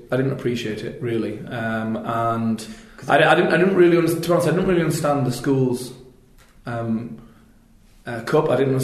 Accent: Yorkshire and the Humber, United Kingdom; I'm from Yorkshire, which is a very similar demographic in that you've got Leeds, which is the city centre, the city, and Yorkshire's the county

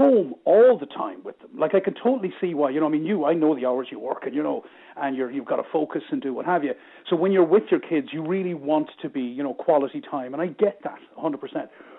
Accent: Limerick, Munster, Ireland; I grew up in Moyross in Limerick

